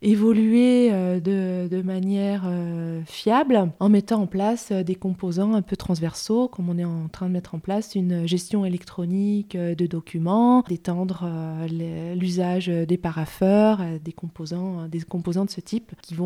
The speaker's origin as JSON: {"language": "French", "town": "Annecy", "region": "Auvergne-Rhône-Alpes", "country": "France", "tie": "born there", "lives_now": "Loire, France", "said": "Moi, je suis née en Annecy, en Haute-Savoie."}